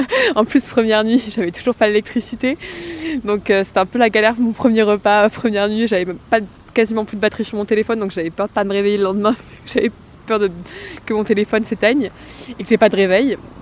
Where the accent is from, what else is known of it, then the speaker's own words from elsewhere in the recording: Toulouse, Occitanie, France; moi je viens de Toulouse à la base et je suis venue à Montauban cette année